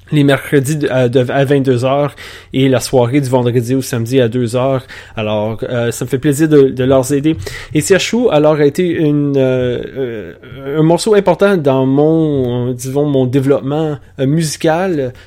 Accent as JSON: {"language": "French", "town": "Ottawa", "region": "Ontario", "country": "Canada", "lives_now": "Toronto, Canada", "said": "Moi, je suis basé à Toronto, mais je suis originaire d'Ottawa"}